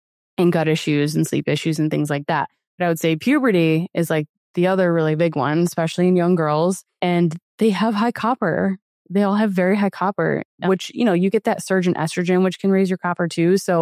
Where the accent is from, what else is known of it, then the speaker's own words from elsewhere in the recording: Connecticut, United States; And I'm like, man, I just sweat so much more down here. I'm from Connecticut.